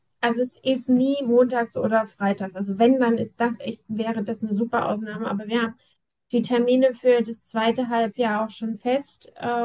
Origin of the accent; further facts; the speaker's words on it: East Germany, Germany; weil ich bin ja in der DDR groß geworden